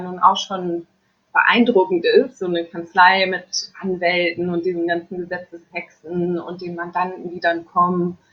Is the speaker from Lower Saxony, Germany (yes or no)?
yes; Lower Saxony, Germany; aber vorher war ich in Farel. Ich komme eigentlich aus Friesland und bin vom Land.